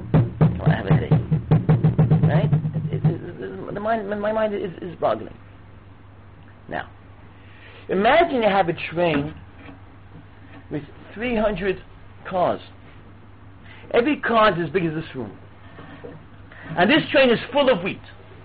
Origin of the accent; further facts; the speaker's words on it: United States; I grew up in the United States. So we had to learn the history of America.